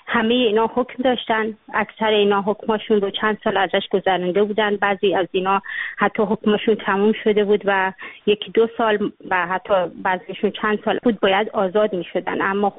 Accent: Iran; moved away; من حدود 14-15 سال از ایران اومدم بیرون

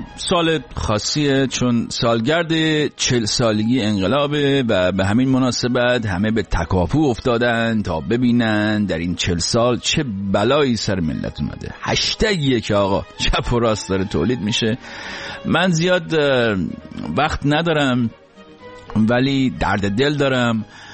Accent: Iran; moved away; در جامعه‌ای بزرگ شدم که هیچ حس مشترکی نسبت به حاکمانش نداشتم، در کشوری بزرگ شدم که تعلقی نسبت بهش احساس نمی کردم به خاطر اینکه من فقط 3 بود که انقلاب شد، و در خانواده بزرگ شدم که اصلا انقلاب اسلامی نمی خواست.

